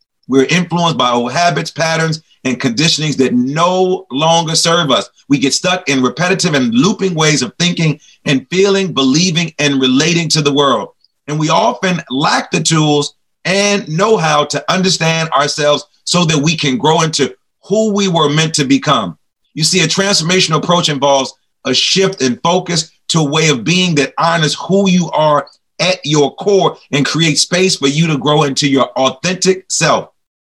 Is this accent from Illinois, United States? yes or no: yes; Chicago, Illinois, United States; I'm from the city of Wynn, the great city where some great people came from. I'm always repping Chicago.